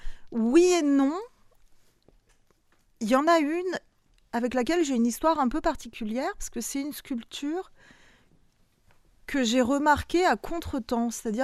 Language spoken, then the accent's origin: French; France; French is a second language; Je suis née en France. J'ai parlé français tôt. Enfin, j'ai fait toute ma scolarité jusqu'à mes études, du moins, en France. Et pourtant, ce n'est pas ma langue maternelle.